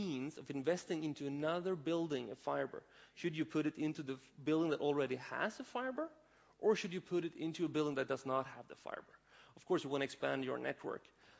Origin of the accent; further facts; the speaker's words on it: Lund, Skåne, Sweden; This is just from my hometown in Lund.